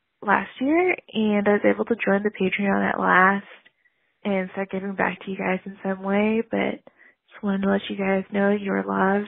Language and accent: English; California, United States; I'm from California.